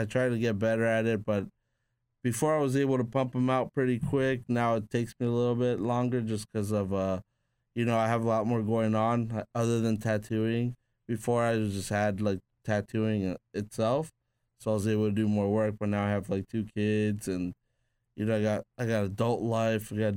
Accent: Huntington Park, California, United States; also born or lived in Peru; When I grew up in Huntington Park for a little bit when I came from Peru.

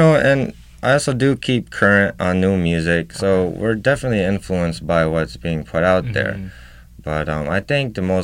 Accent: New York, United States; My mother and my sister live in Pittsburgh, but I'm actually from the Finger Lakes region of New York.

